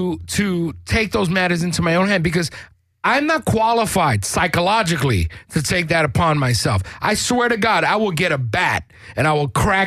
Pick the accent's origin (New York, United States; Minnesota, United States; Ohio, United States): New York, United States; New York City; I grew up with blacks. I'm Puerto Rican. I grew up in New York City in the projects.